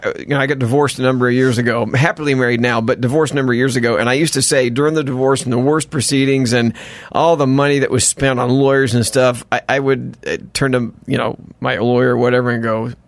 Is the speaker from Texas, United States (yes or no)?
yes; Dallas, Texas, United States; Dallas. Grew up in Dallas.